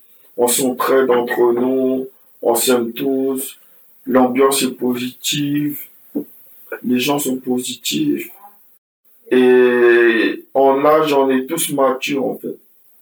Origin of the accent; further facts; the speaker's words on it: Côte d’Ivoire; now in France; parce que je viens de Côte d'Ivoire et j'avais pas encore côtoyé beaucoup de Français